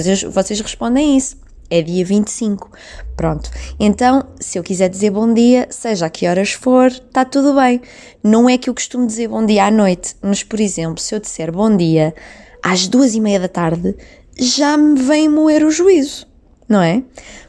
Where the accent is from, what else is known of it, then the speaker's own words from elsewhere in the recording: Norte, Portugal; accent: northern Portuguese; now in Espinho, Portugal; se calhar estou-me a referir ao sotaque do Porto ou ao sotaque de Espinho, que é onde eu moro, não é?